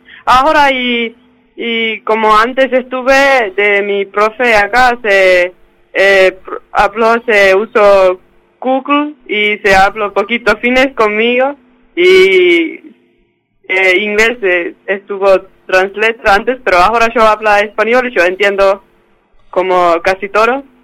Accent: Finland; Spanish is a second language; now in Trelew, Argentina; Mucho más frío, es como allá tenemos nieve y como tenemos mucho frío en invierno

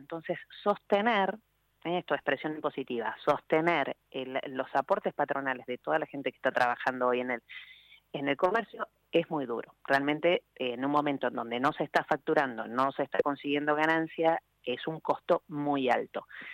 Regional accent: Ushuaia, Tierra del Fuego, Argentina; Cuando yo era muy chica, nací en Ushuaia, mi papá venía con el cajón de mandarinas

